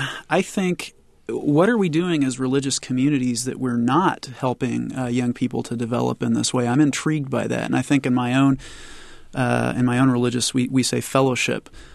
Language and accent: English; Illinois, United States; I'm from Champaign County, and I remember when the drinking age was younger in Urbana.